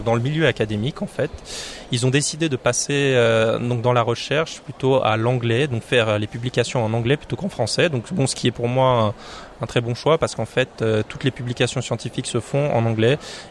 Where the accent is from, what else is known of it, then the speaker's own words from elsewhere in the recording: Algeria; Et en fait, en tant qu'Algérien, ça nous donne quand même une ouverture sur à la fois le monde arabe et ainsi que la France